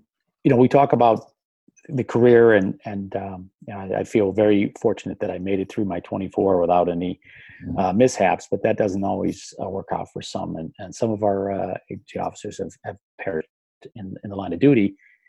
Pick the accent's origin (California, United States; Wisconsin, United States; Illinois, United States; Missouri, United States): Wisconsin, United States; Milwaukee; No, I'm actually back in my hometown, Milwaukee, Wisconsin, where I was born and raised.